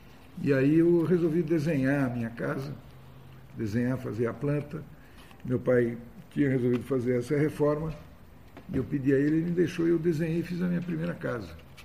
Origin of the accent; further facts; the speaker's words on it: São Paulo, Brazil; Eu sou daqui, nasci aqui na Alameda Barão de Piracicaba, aqui na o que hoje é considerada Cracolândia. Depois mudei para... Bom, primeiro na Alameda Cleveland, depois na Alameda Barão de Piracicaba